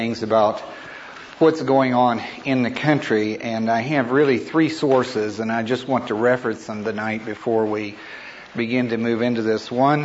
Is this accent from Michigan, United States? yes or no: no; West Virginia, United States; Well, Lauren mentioned that I'm from West Virginia